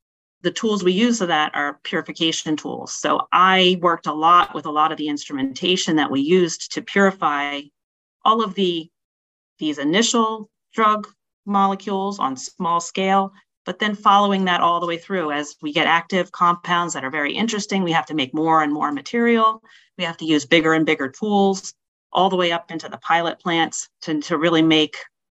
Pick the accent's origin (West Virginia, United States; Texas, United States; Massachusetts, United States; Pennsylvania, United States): Pennsylvania, United States; I grew up in Pennsylvania, Northeast Pennsylvania, up in the Poconos. So small town girl, loved to ski, brought up in the ski zone, grew up in Catholic school.